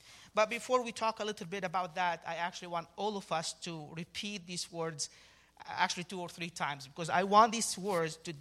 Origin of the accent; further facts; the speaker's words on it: Egypt; moved away as an adult; now in Virginia, United States; We currently reside in Virginia, right outside of Washington, D.C. I was born and raised in Egypt. I came to the States right after college.